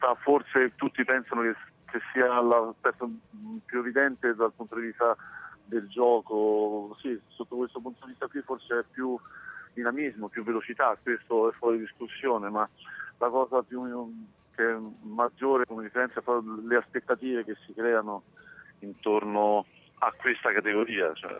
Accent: Rome, Lazio, Italy; siamo romani tutte e due veniamo da un quartiere popolare

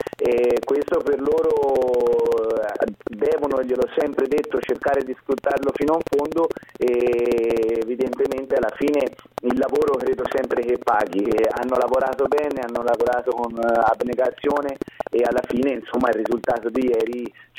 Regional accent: Siena, Tuscany, Italy; Io sono di Siena e sono tifoso del Siena prima di tutto, ovviamente, perché è la mia città e mi sento senese assolutamente

